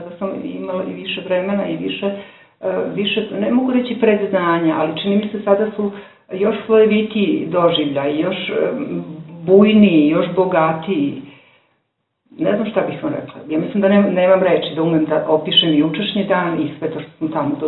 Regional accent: Užice, Zlatibor District, Serbia; dolazim iz Užica

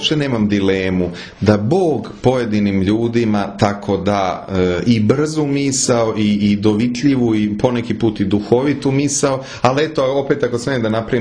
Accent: Vojvodina, Serbia; ja sam ipak iz Vojvodine, crnica zemlja i onda poreklom

